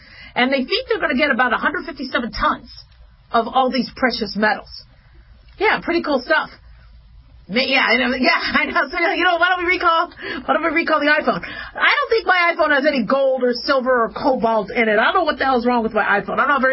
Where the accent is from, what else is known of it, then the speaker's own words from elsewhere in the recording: Phoenix, Arizona, United States; also born or lived in Las Vegas; You see, I grew up in Vegas and I grew up in Phoenix.